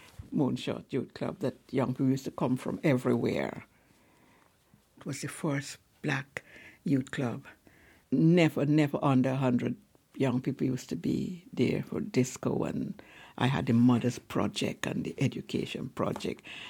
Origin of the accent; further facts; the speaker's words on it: Guyana; now in Lewisham, United Kingdom; I said, I was born and brought up in British Guiana.